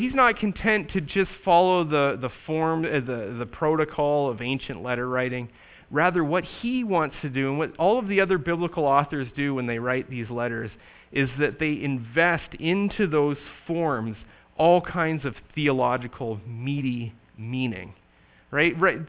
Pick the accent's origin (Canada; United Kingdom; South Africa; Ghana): Canada; now in United States; It was strange to me as a Canadian coming into this country to know that some of my classmates were carrying a gun on them.